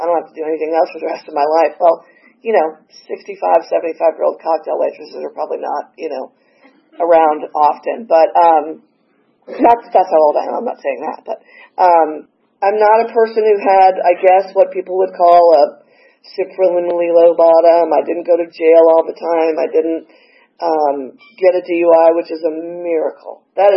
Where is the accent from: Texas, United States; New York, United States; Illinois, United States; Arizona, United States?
New York, United States; New York City; So, and especially being a New Yorker, I had that arrogance, whatever. And, you know, growing up in New York, my sisters, my family would get traffic tickets, they'd throw them in the trash.